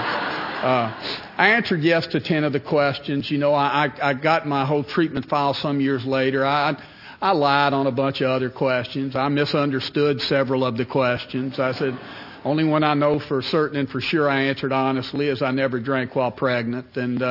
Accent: Smyrna, Tennessee, United States; I grew up in Smyrna, Tennessee. Smyrna's a small town outside of Nashville, about 30 miles.

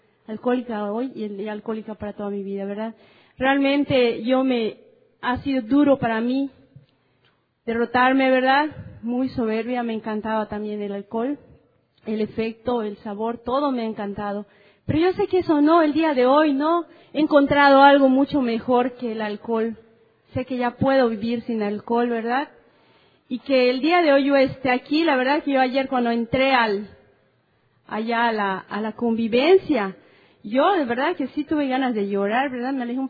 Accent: Mérida, Yucatán, Mexico; Vengo de Mérida, Yucatán, México.

